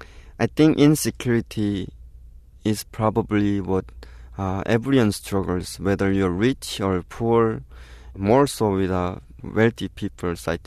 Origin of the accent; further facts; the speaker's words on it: North Korea; I didn't know the normal side of American growing up in North Korea. Only thing that I knew about America was the propaganda that I consumed from growing up in North Korea